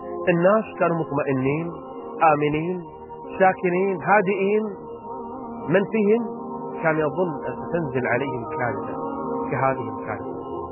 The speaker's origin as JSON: {"language": "Arabic", "country": "Kuwait", "said": "توجه رسالة لوزير الداخلية عندنا بالكويت"}